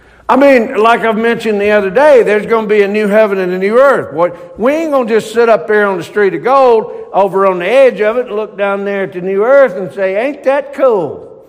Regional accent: Mississippi, United States; I grew up in Mississippi. And not everybody's blessed. But nonetheless, I grew up in the South.

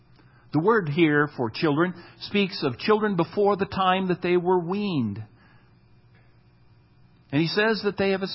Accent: Midwest, United States; Growing up in the Midwest, sometimes some rivers would overflow the banks and we would say the river is swollen.

